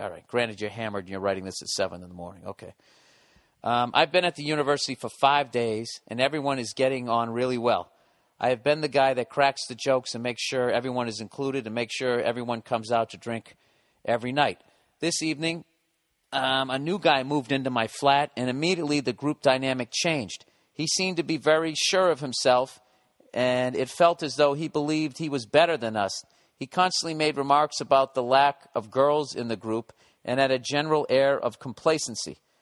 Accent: Wales, United Kingdom; because I'm from Wales

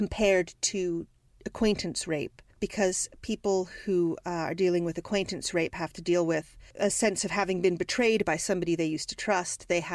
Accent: New Jersey, United States; I remember being in my hometown library in New Jersey and reading all the serial killer books and finding them very interesting.

